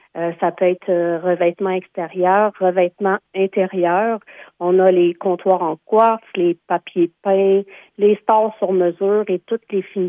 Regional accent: Quebec, Canada; Moi, je suis native de la Petite Nation.

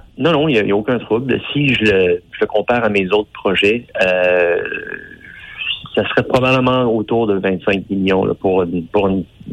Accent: Ontario, Canada; Donc je suis de la région aussi, là, j'ai grandi dans l'Est ontarien. Je suis franco-ontarien, c'est une région que j'affectionne.

